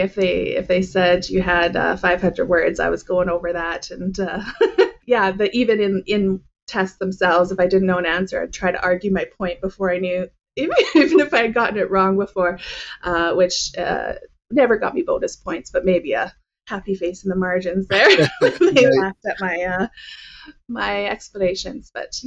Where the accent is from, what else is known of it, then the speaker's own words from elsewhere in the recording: Saskatoon, Saskatchewan, Canada; I am from Canada, a little city called Saskatoon in a province called Saskatchewan. Yeah, as we said before, it's right smack dab in Canada, right in the middle, the rectangular shaped one, if you look at a map of Canada. Very flat